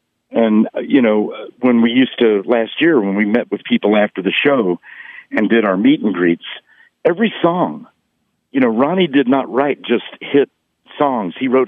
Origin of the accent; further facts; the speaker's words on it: Louisville, Kentucky, United States; born there; I am a Kentucky colonel because I was born in Louisville, Kentucky, and they just made me a Kentucky colonel.